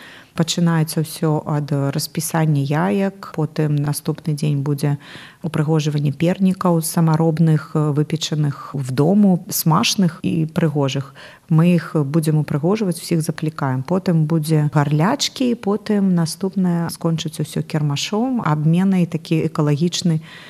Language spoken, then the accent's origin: Belarusian; Vitebsk, Vitebsk Region, Belarus; born there; also born or lived in Mogilev; Я нарадзілася ў Віцебску, жыла ў Магілёве